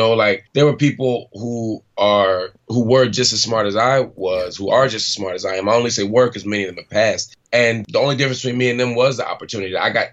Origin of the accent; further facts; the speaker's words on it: Philadelphia, Pennsylvania, United States; You know, I grew up in North Philadelphia for the first half of my life, and it was a tough neighborhood.